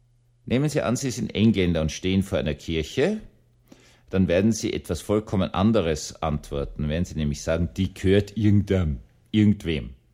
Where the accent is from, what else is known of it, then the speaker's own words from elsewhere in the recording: Austria; Ich bin in Österreich aufgewachsen.